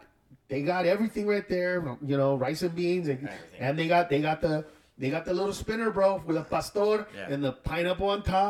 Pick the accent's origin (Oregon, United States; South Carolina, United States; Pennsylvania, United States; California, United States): California, United States; Los Angeles; so we grew up in East L.A.